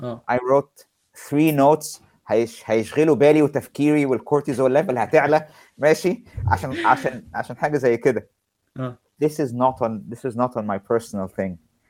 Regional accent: Egypt; لان في الاخر اللي مش موجود عندنا في مصر

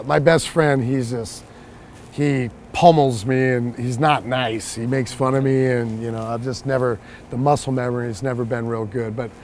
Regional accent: Iowa, United States; I'm from Iowa, so we're flat, but I grew up in a forest.

